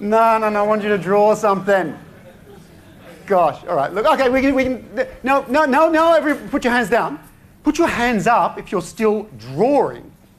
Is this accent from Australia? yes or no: yes; Australia; now in Belgium; It's very funny because I'm actually Australian. I'm Australian, but actually I live in Europe because I'm married to a Flemish-speaking Belgian, a Dutch-speaking Belgian woman